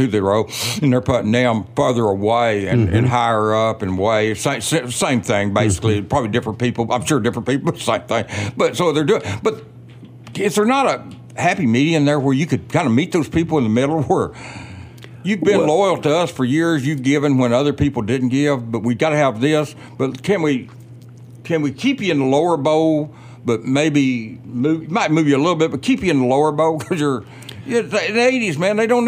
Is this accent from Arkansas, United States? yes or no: yes; Mena, Arkansas, United States; I grew up in Mena, 46 miles north of here.